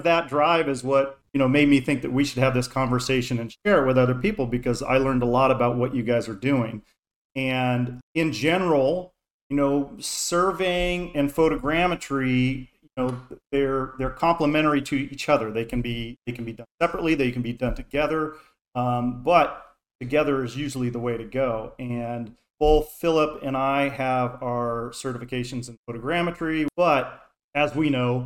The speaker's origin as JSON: {"language": "English", "country": "United States", "said": "Hayden and I are US."}